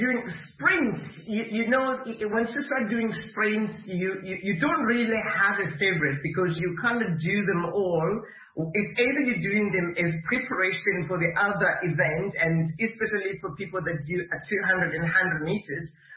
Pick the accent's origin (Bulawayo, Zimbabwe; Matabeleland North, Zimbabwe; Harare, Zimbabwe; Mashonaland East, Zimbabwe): Bulawayo, Zimbabwe; English is a second language; because I grew up in Bulawayo. I was born in Bulawayo.